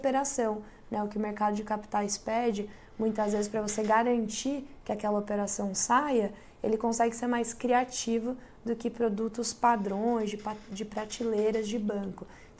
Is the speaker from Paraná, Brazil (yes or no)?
no; Piracicaba, São Paulo, Brazil; born there; now in São Paulo, Brazil; Eu fui nascida em Piracicaba, mas fui para São Paulo há uns 12 anos atrás, me formei lá